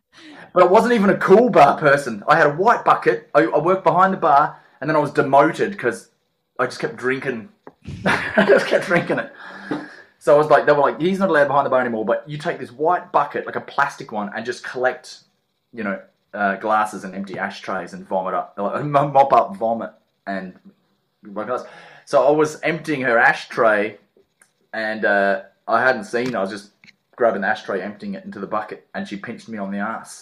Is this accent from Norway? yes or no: no; Perth, Western Australia, Australia; also born or lived in Adelaide, Australia; I just moved to Melbourne because I grew up in Perth. I was born in Adelaide, grew up in Perth.